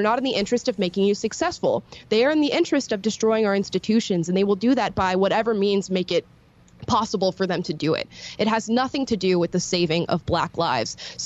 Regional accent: Florida, United States; I was attending BLM protests whenever they were happening in my home state of Florida.

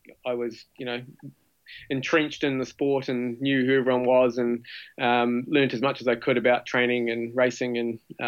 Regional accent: Timaru, Canterbury, New Zealand; I grew up in Timaru, all places.

